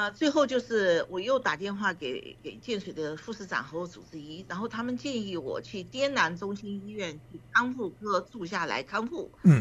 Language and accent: Chinese; Mengzi, Yunnan, China; also born or lived in Yuanyang; 我是出生在哀牢山那个老城元阳，然后呢7个月就下山到蒙自县，一直到17岁就上大学。所以蒙自县呢就属于是我的亲朋好友，什么狐朋好友遍地都是的地方